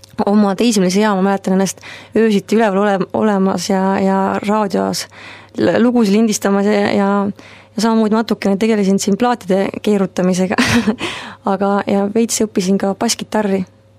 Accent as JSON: {"language": "Estonian", "town": "Pärnu", "region": "Pärnu County", "country": "Estonia", "lives_now": "Tallinn, Estonia", "said": "Ma olen tegelikult pärit nüüd Pärnust, aga õppisin nüüd pedagoogika ülikoolis 4 aastat."}